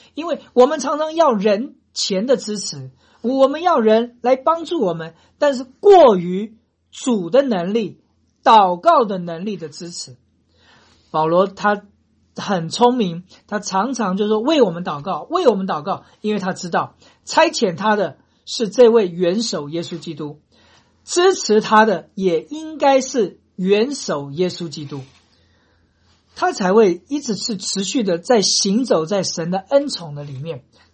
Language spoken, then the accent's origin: Chinese; China; 有时候我们中国人呢，就是有种想法，哎呀，不要让人家知道